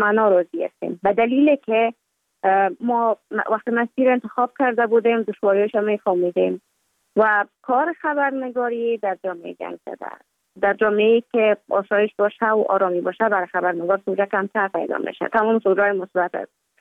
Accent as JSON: {"language": "Persian", "region": "Kabul", "country": "Afghanistan", "tie": "born or raised there", "also_born_or_lived": "Mazar-i-Sharif", "said": "بعد از تولد من تا 5 سالگی ما در مزار بودیم، بعد ناقل کابل شدیم چون بر اساس کاربار که پدر جانم داشت ما در کابل زندگی نکردیم و من مکتب در اونجا خواندم. دوره طفولیت ما در کابل سپری کردیم"}